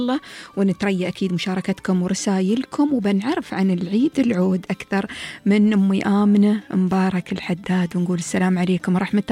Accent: United Arab Emirates

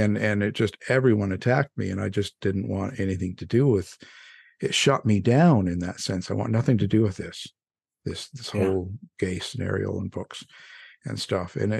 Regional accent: Canada; well, I'm just a Canuck. I'm from Kanakistan.

